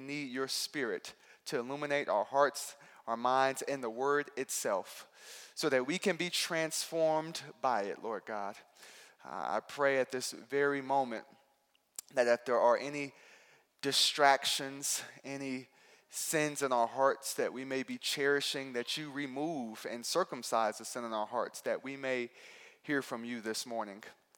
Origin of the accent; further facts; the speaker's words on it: Houston, Texas, United States; now in Los Angeles, United States; I pastor a church out in Los Angeles, California, but I'm actually originally from Houston, Texas.